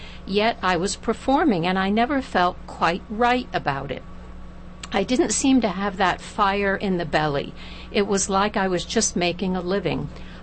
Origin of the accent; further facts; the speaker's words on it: Birmingham, Alabama, United States; Of course, being a Southerner, I relate to Southerners. Being a Southerner has been one of the joys of my life because no matter where I go, if I hear that accent, I've got a friend.